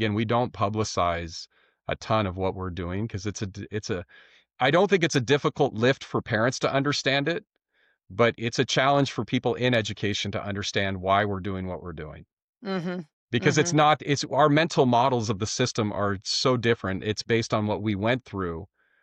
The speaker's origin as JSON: {"language": "English", "town": "Medina", "region": "Washington", "country": "United States", "tie": "born or raised there", "said": "So I grew up in Medina, Washington, which Medina is home to Bill Gates' house was two blocks from me."}